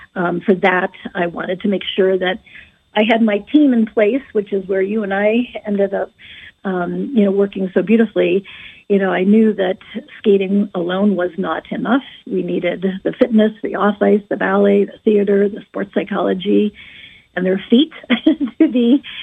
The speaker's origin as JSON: {"language": "English", "region": "New York/New Jersey area", "country": "United States", "also_born_or_lived": "Chicago", "said": "And then when I went to Chicago, my family had been transferred because I was really from the New York, New Jersey area."}